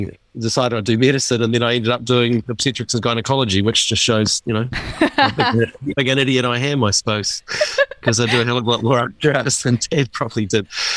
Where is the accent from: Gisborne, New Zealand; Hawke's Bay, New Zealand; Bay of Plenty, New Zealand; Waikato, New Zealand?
Waikato, New Zealand; Hamilton; So I grew up in Hamilton, so in the Waikato.